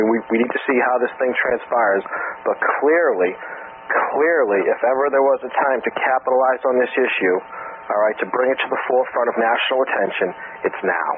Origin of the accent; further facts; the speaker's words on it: South Boston, Massachusetts, United States; Yeah, man. I'll tell you what, I'm from South Boston, okay?